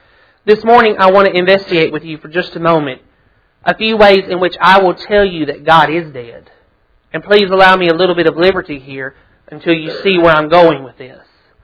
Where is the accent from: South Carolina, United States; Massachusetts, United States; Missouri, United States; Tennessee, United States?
Tennessee, United States; Humboldt; also born or lived in Cookeville; Lived there my whole life, except for a little while I lived in Cookeville. Born and raised in Humboldt, though.